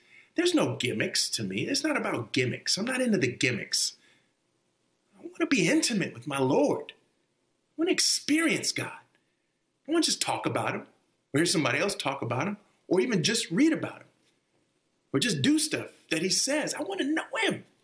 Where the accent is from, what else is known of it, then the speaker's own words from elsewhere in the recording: Texas, United States; I grew up in Texas, and for many years, I'm a Texan, you know, so proud.